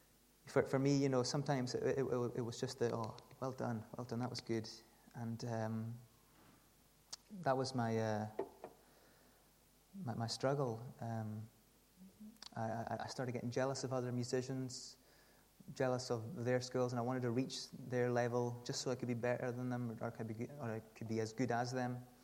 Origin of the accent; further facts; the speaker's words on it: Stornoway, Scotland, United Kingdom; now in Edinburgh, United Kingdom; I'm not from Edinburgh originally, from Stornoway up in the Western Isles, but I came to Edinburgh to study music